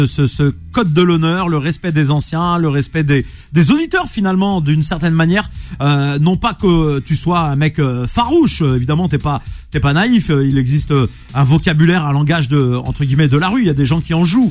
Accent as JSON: {"language": "French", "town": "Nantes", "region": "Pays de la Loire", "country": "France", "said": "Ouais, je suis de Nantes."}